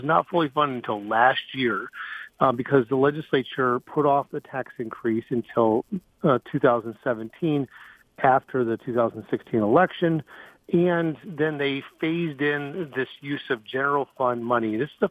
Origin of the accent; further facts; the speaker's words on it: Chelsea, United States; I'm originally from Chelsea. My parents live 1/4 mile west of the city limits of Chelsea. Have so for 20 years.